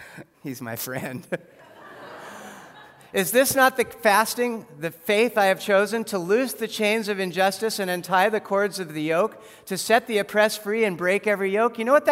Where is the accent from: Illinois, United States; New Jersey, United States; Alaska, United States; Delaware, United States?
Alaska, United States; Fairbanks; I'm from Fairbanks, Alaska.